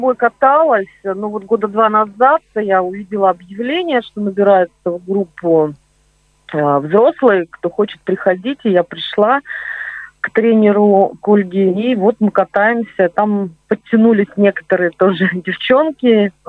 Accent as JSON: {"language": "Russian", "town": "Tolyatti", "region": "Samara Oblast", "country": "Russia", "tie": "born or raised there", "moved": "yes", "lives_now": "Kaliningrad, Russia", "said": "Я в детстве в Тольятти занималась в секции фигурного катания, но случилась травма и потом переезд на север с родителями."}